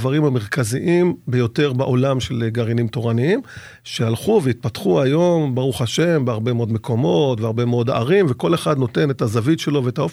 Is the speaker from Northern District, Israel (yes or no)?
no; Bnei Brak, Tel Aviv District, Israel; now in Lod, Israel; אני גדלתי בבני ברק, אשתי גדלה בבני ברק, זו תקופה שעוד היו כיפות סרוגות בבני ברק, מה שהיום כבר אין. מצאנו את עצמנו אחרי זה גרים בפתח תקווה